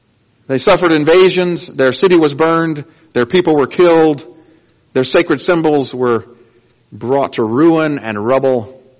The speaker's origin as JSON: {"language": "English", "region": "Georgia", "country": "United States", "said": "I come from North Georgia, and a lady remarked to me one time she'd seen a wolf in her backyard."}